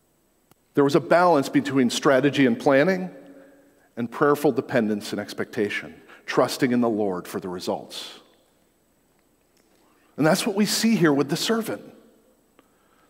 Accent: Maine, United States; I'm from Maine. There are little stores all over the state of Maine that are really hot spots for gossip.

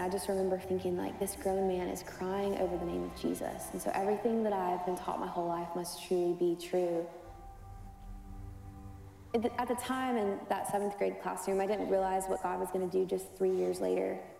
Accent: Lexington, Kentucky, United States; I grew up in Lexington, Kentucky, and I grew up in church, and I had an incredible Christian family

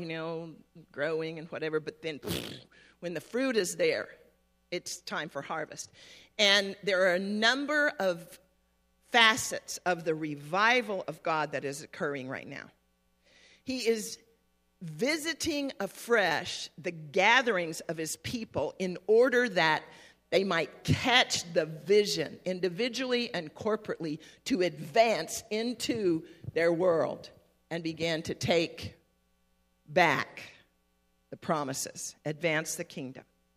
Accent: United States; I grew up essentially on the Navajo reservation, but frankly, I forgot about it.

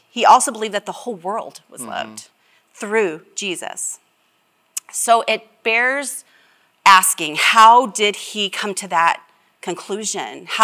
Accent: Ohio, United States; accent: twang; I know that I am from Southern Ohio, actually, and I moved around a lot. But if I get really tired, I tend to have a twang in my voice, some may say.

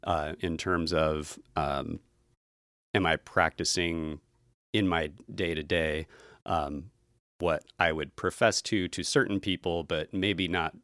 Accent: Idaho, United States; Well, I'm originally from Southern Idaho.

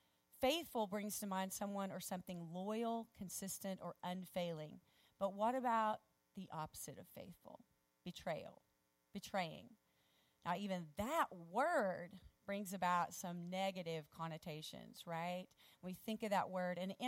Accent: Oklahoma, United States; So we're all from Oklahoma. We're Okies.

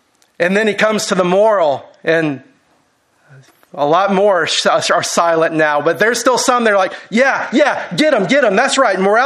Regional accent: Houston, Texas, United States; I grew up in Houston. And even in the 70s, there was no such thing as seeing thousands of stars at night.

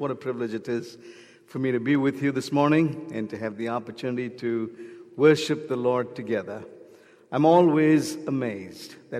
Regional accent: India; Because I'm from India, I thought I'd use that.

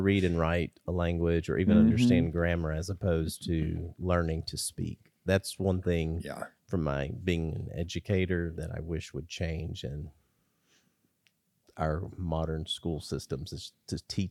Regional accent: Texas, United States; So born and raised in Texas, Southeast Texas. That is near the, probably close to Louisiana border.

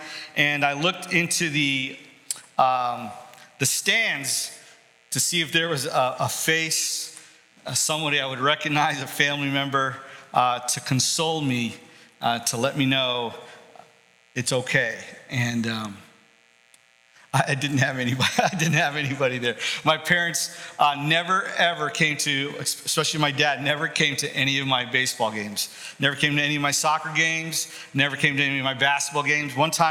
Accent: Sarasota, Florida, United States; Now, I'm from Sarasota, and it's hard not to go to the beach

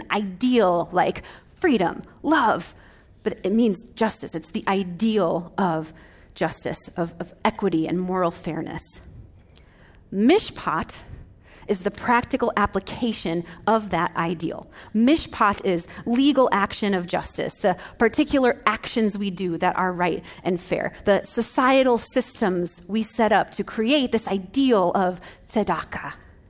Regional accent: Illinois, United States; As a lot of you know, I grew up in the Chicago suburbs in Illinois.

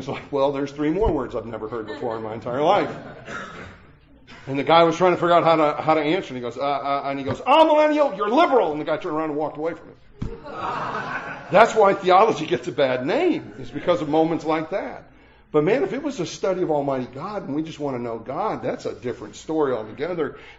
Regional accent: Lockport, Illinois, United States; I grew up in the Chicago area, and that basically meant my hometown sign read Lockport, you know, Catholic with assorted Protestants at the bottom of it

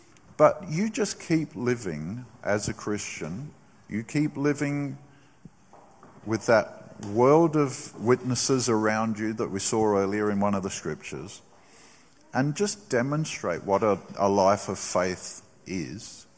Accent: Australia; And Narelle and I, we see them as our spiritual kids. You know, we're their Aussie parents.

